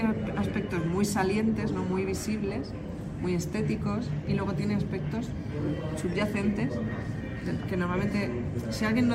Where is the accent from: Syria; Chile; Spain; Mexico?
Spain; Entonces a mí como mujer española me resulta muy chocante ver un pretzel en un dibujo medieval.